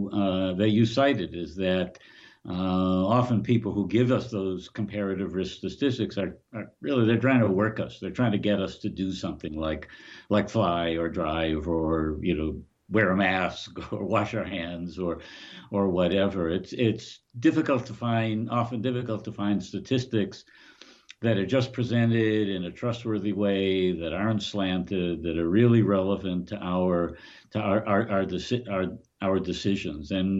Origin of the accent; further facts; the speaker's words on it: Detroit, Michigan, United States; I grew up in Detroit where drivers are much more disciplined.